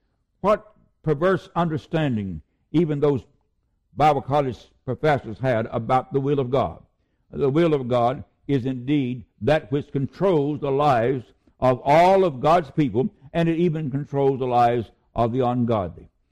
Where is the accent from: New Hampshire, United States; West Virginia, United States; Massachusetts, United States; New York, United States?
West Virginia, United States; Dilbarton; the county from which I'm from, born in, and in the very town that I grew up in Dilbarton, West Virginia.